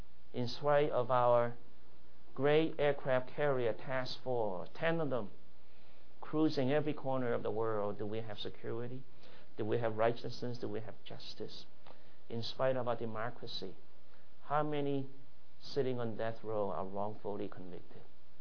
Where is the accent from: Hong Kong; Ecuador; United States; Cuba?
Hong Kong; When I was a little boy growing up in Hong Kong